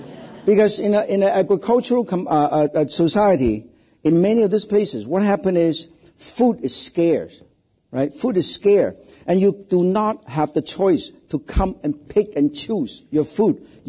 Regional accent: China; in the old days when I was growing up in China, one little apartment was probably about 2 or 3 families

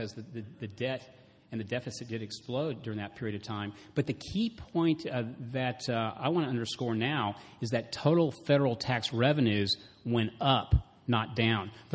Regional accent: Texas, United States; now in California, United States; So if we would have started my company, SnapTrack, in my home state of Texas, rather than here in California

